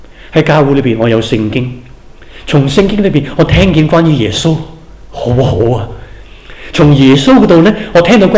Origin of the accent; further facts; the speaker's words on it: China; 我本来一个人咧，我中国人咧就唔应该自己赞自己嘅